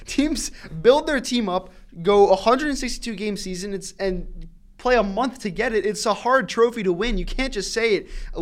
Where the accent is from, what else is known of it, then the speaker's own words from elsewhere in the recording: Delaware, United States; Another ridiculous thing is back in where I'm from. In Delaware, I'm blacked out from Baltimore, Philly, and Washington.